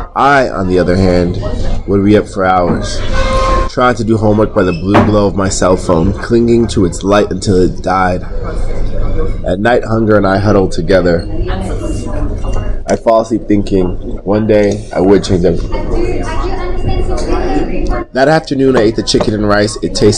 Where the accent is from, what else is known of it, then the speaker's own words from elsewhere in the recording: New York, United States; born there; I was born in America. I was born in New York.